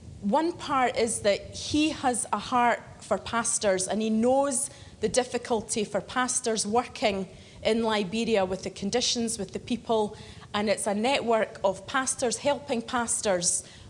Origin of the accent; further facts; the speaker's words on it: Dalkeith, Scotland, United Kingdom; I'm originally from the Dalkeith area, so a local girl. And this is my home church